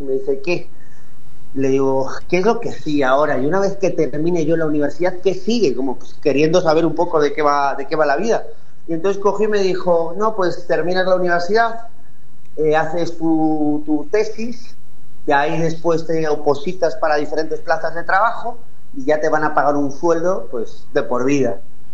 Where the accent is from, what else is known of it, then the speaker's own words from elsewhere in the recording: Spain; born there; Yo nací en España, en el año 1988.